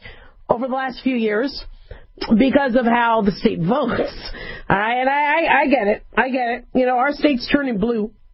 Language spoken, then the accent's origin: English; California, United States; I'm from California. You know, I love California.